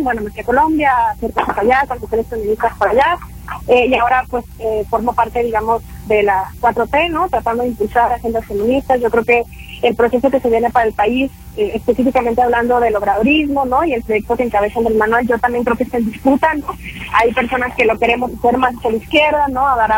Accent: Chihuahua, Mexico; yo soy de Chihuahua, pero Jalisco es un estado que me formó políticamente, al que le tengo profundo cariño

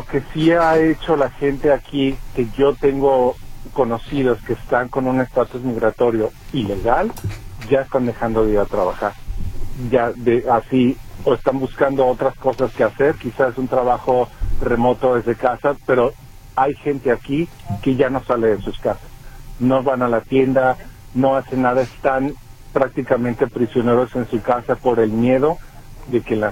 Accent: Mexico; Y nosotros como mexicanos no tenemos la visa de TPS por refugio

